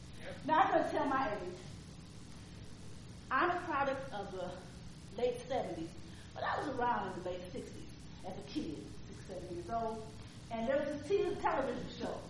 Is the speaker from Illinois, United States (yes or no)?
yes; East St. Louis, Illinois, United States; I'm a Midwesterner. I was born and raised in St. Louis. I grew up in East St. Louis, Illinois, went to college in Illinois